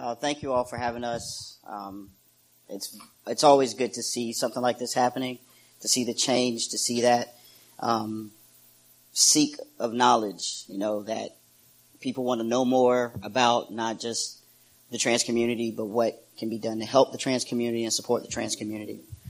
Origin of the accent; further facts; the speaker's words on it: South Carolina, United States; So I decided to stay home here, South Carolina. I transitioned here. I'm born and raised in South Carolina.